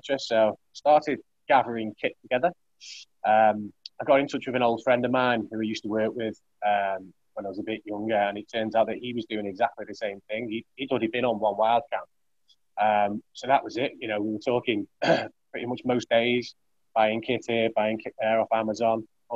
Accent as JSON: {"language": "English", "town": "Ellesmere Port", "region": "North West England", "country": "United Kingdom", "tie": "born or raised there", "said": "Place called Ellesmere Port. It's like a working man's town. Oil refineries, car manufacturer there."}